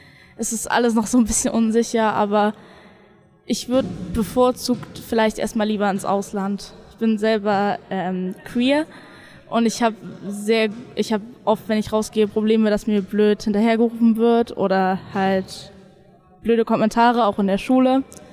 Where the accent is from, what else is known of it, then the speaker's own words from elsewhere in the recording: Liechtenstein; ich bin gerade 15, ich werde im Dezember 16 und ich komme aus Liechtenstein.